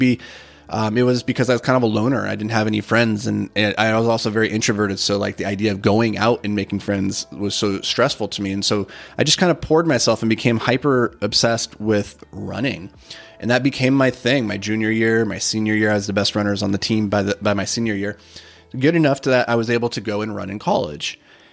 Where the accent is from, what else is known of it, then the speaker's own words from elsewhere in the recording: Rockford, Minnesota, United States; Actually, he was from Rockford, Michigan, and I was from Rockford, Minnesota.